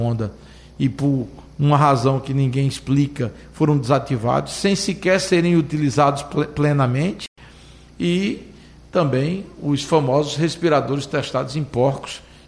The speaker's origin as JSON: {"language": "Portuguese", "country": "Brazil", "said": "eu acho que como brasileiro o propósito e o objetivo maior tem que ser combater a pandemia"}